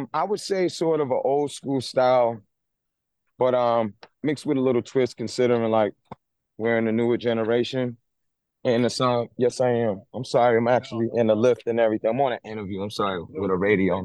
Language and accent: English; Roxbury, Massachusetts, United States; I'm from Roxbury, Massachusetts.